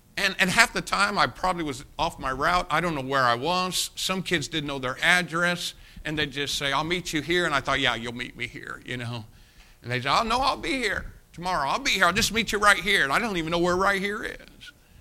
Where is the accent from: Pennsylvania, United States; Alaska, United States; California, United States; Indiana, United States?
Indiana, United States; Jacksonville; I'm from Jacksonville, Indiana, 2,000 people, okay?